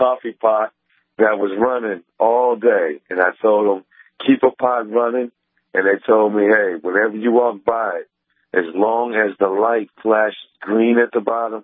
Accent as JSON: {"language": "English", "town": "Detroit", "region": "Michigan", "country": "United States", "tie": "born or raised there", "said": "Born and raised in Detroit, and I advertise my business in Detroit"}